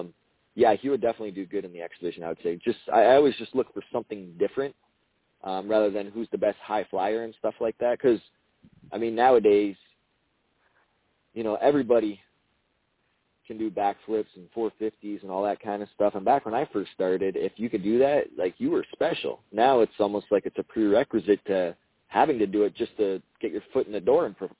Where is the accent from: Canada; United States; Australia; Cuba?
Canada; we were in my home country.